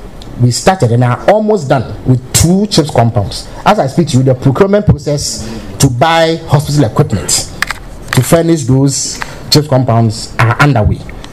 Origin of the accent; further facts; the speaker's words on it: Abura Asebu Kwamankese, Central Region, Ghana; I come from Abu Asibu Kamankese